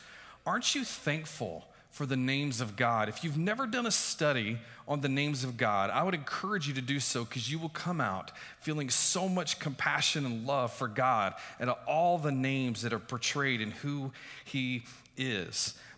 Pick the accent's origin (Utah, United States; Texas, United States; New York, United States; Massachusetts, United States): Texas, United States; And I grew up in Texas, so I love country music, you know, just like